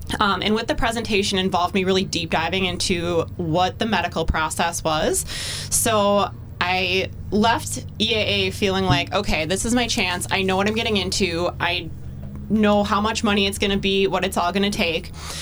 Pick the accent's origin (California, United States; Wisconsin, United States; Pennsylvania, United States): Wisconsin, United States; Oshkosh; I grew up here in Oshkosh.